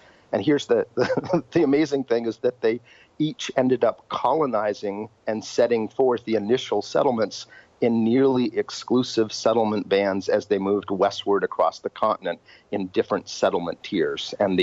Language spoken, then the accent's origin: English; Maine, United States; Not so much my home state of Maine or Wisconsin